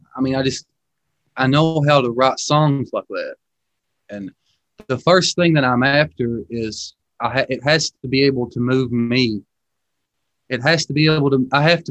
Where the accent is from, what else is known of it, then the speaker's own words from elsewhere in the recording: Kentucky, United States; So, I'm almost 32 years old. I'm born and raised in Eastern Kentucky.